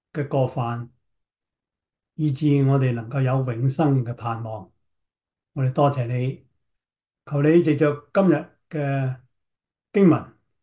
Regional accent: China; 但我哋中国人呢，对死确系有一种莫名嘅恐惧

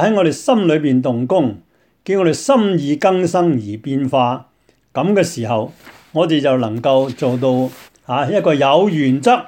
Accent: China; 我们中国人说识时务者就为俊杰嘛

